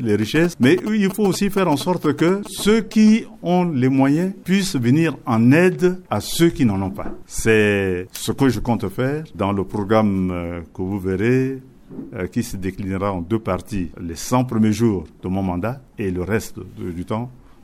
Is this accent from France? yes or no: no; Central African Republic; born there; Je suis centrafricain de père et de mère. Je suis né en République centrafricaine. Il fut un temps où je suis parti étudier à l'étranger, mais je suis revenu pendant plus de 35 ans.